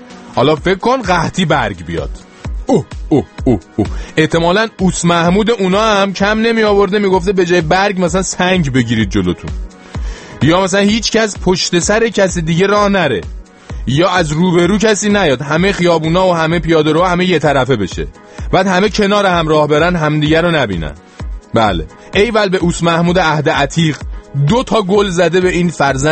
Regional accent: Iran; از جمله بنده که اینجا نشستم ایرانی هستم و همیشه وطنم رو دوست دارم، ایران رو دوست دارم

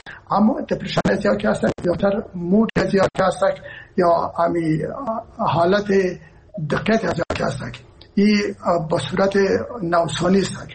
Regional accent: Herat, Afghanistan; من که اصلا از هرات هستم و پدر و مادر من هرات هستن

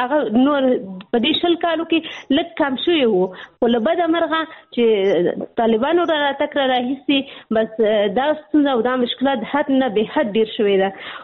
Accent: Pakistan; زه په پاکستان کې پیدا شوی یم، هلته مې ژوند تېر کړی، تر لسنس نه پورې ما درس ویلی

